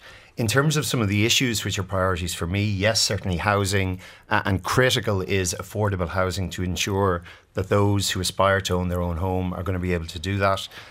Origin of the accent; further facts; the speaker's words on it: Gorey, Leinster, Ireland; I grew up in Gorey. I was the eldest of five children.